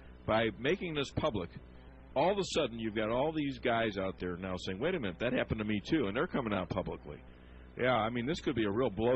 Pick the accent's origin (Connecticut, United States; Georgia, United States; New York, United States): Connecticut, United States; We're from Connecticut.